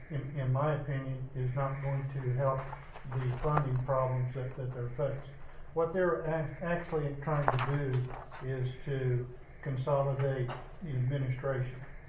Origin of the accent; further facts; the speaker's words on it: Oklahoma, United States; I grew up in Seminole County, graduated from Lyman High School. I'm a small businessman. I'm an attorney there in Wewoka, and that's where my roots are.